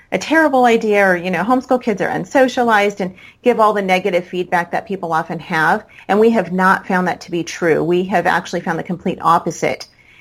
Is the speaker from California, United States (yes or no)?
yes; California, United States; now in Savannah, United States; Right now, we are in the Savannah, Georgia area. This is not home for us. Like you said, we are from California.